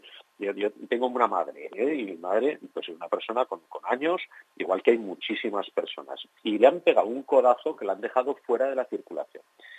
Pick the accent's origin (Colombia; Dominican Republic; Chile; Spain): Spain; Vinaròs, Valencian Community; Pues yo tengo muchos amigos y mucha familia en Vinaroz, ¿no? Y será para mí un placer llevarla a mi pueblo, ¿no? Y además te digo una cosa, soy de los últimos que nacieron en los 60